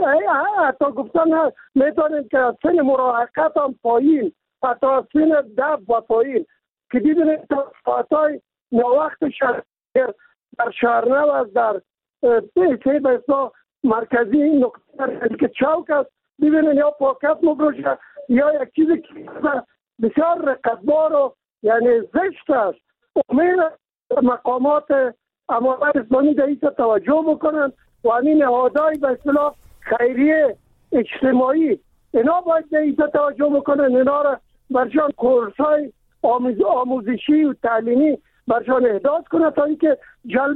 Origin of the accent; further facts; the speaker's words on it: Kabul, Afghanistan; من خودم از کابل هستم